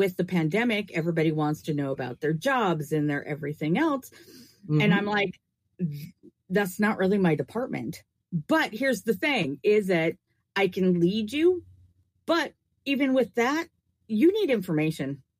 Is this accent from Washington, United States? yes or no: yes; Washington, United States; Yeah, I grew up in Western Washington. and just drove towards Sunshine.